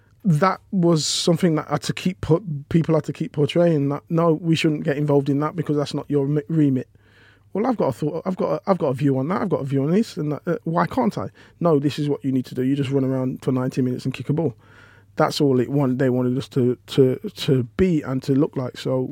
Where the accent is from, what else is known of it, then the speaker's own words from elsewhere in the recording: Leicester, East Midlands, United Kingdom; I'm from Leicester